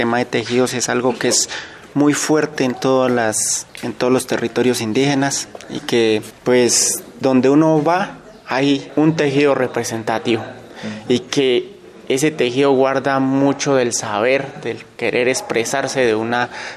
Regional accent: Mosoco, Cauca, Colombia; para nosotros los de reasentamientos que venimos de Mosoco, o como decían ellos, no es Mosoco, es Museuque, ¿cierto?

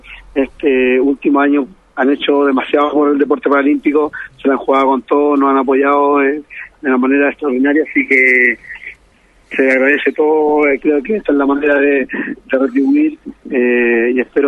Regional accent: Chile; felices de competir en mi país, era un aliciente más para poder demostrarle a todo Chile, a todos los chilenos

